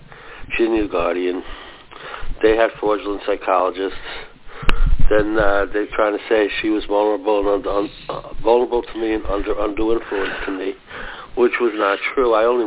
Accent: New Jersey, United States; I'm from New Jersey.

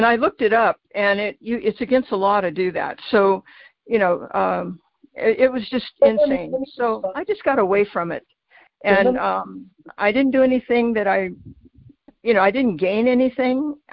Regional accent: United States; I'm under the blood of Jesus, you know, and I'm an American.

